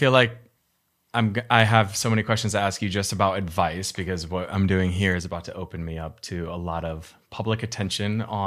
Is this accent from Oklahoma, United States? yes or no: no; Illinois, United States; now in Los Angeles, United States; LA's made me soft too. I grew up in Illinois, and now all of a sudden, like, when it gets below 60, I'm like, oh, this is chilly.